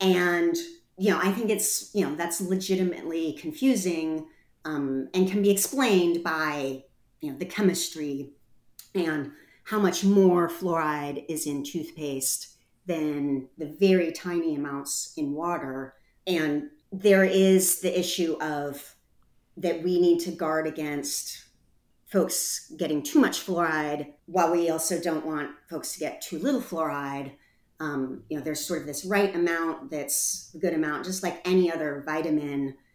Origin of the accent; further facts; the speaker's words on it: Portland, Oregon, United States; How we got started in this is I'm from Portland, Oregon, and we are the last city in the last large city in the United States to not fluoridate our water.